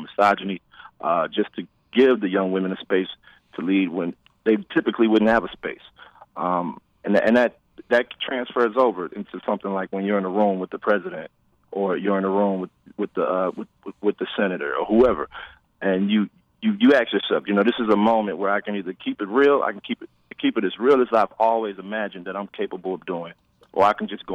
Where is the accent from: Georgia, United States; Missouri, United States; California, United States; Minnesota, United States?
Missouri, United States; St. Louis; For me personally, I'm from St. Louis, Missouri. I grew up in a culture here where we couldn't drive down certain streets at night.